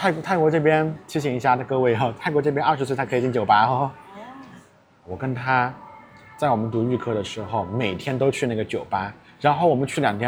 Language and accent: Chinese; Dali, Yunnan, China; 我来自云南大理哈。